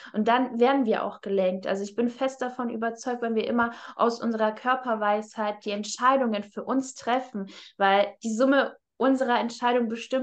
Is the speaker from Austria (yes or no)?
no; Hamburg, Germany; Also ich komme ja aus Hamburg und damals habe ich noch hier gelebt.